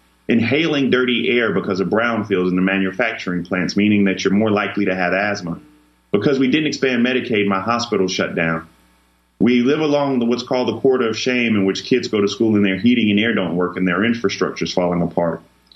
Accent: Denmark, South Carolina, United States; I'm from Denmark, South Carolina, where we have three stoplights and a blinking light. And I grew up in a food desert

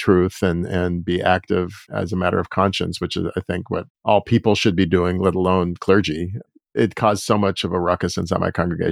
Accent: Los Angeles, California, United States; I'm from Los Angeles, and I went to UCLA as an undergrad.

